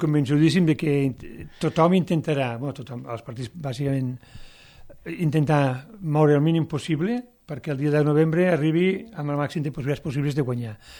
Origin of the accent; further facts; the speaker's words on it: Catalonia, Spain; soc català però tonto no